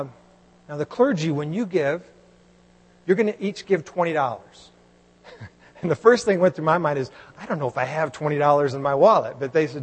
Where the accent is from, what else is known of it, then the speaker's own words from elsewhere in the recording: Texas, United States; Growing up in Texas, We hardly tipped. This has probably changed. It's been a while since I lived back in Texas